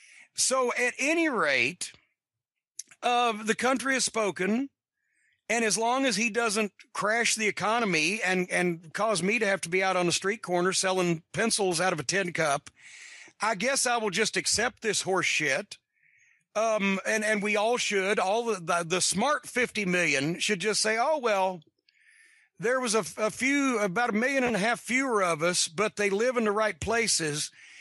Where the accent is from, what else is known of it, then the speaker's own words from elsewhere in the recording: Kentucky, United States; And I can do that because I'm a hillbilly too, because I'm from Kentucky.